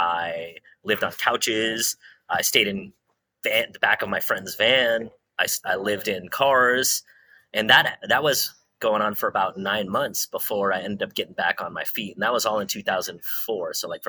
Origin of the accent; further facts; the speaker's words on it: San Francisco, California, United States; So I was born in San Francisco, born and raised, and I stayed in San Francisco even all the way through till now.